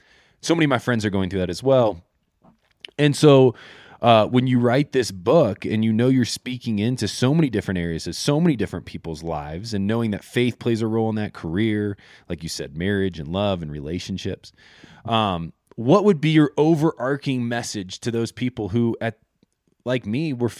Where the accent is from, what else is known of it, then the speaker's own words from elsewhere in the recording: Indiana, United States; I grew up in the Midwest as well, in Indiana, a part of an incredible community with some amazing friends that are still friends to this day.